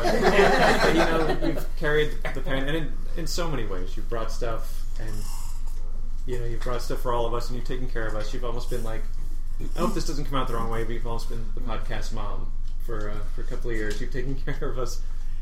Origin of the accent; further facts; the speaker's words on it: New Jersey, United States; Well, I am from New Jersey.